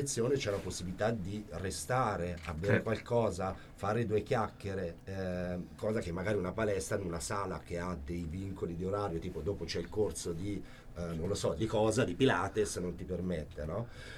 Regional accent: Montepulciano, Tuscany, Italy; all'inizio nella mia terra, Montepulciano, in Toscana

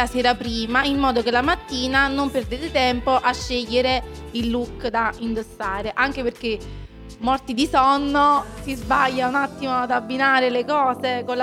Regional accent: Salerno, Campania, Italy; Sono di Salerno, quindi molto legata alla tradizione del caffè mattutino.

